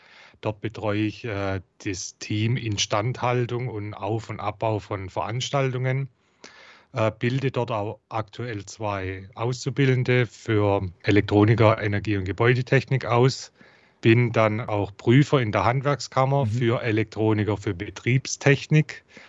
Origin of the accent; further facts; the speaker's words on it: Heilbronn, Baden-Württemberg, Germany; accent: Swabian; Ich komme aus Heilbronn, wie man unschwer erkennen kann an meinem Dialekt, aus dem Schwabenländle.